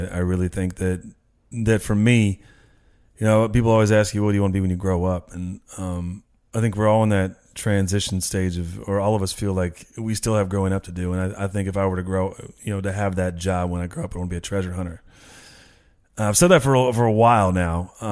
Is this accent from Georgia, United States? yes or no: no; California, United States; I'm from Northern California.